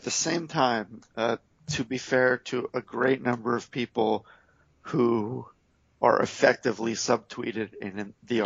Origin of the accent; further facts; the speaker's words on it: Martha's Vineyard, Massachusetts, United States; this is like when I grew up in Martha's Vineyard